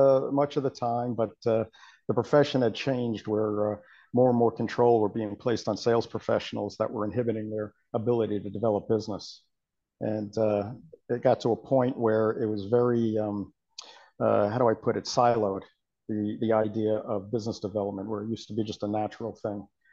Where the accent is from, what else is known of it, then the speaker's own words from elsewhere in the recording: New Jersey, United States; also born or lived in New York; now in Atlanta, United States; Originally New York, grew up in New Jersey, and then about 20 years ago, moved down to the Atlanta area, where I live now.